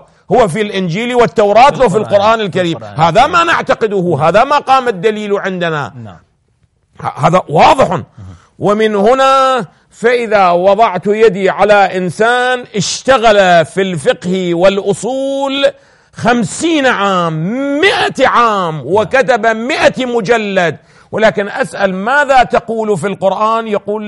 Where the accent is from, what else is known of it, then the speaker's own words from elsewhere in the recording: Iraq; أنا ابن العراق وأنت ابن العراق